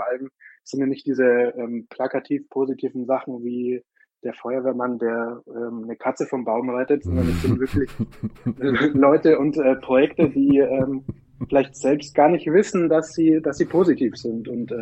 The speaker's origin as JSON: {"language": "German", "town": "Munich", "region": "Bavaria", "country": "Germany", "tie": "born or raised there", "said": "Richtig, ja, ich bin gebürtiger Münchner."}